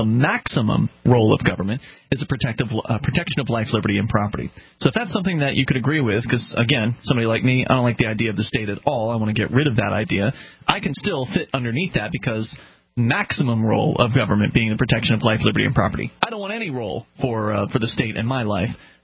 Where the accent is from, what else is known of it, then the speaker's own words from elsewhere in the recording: Florida, United States; And I'm from Florida.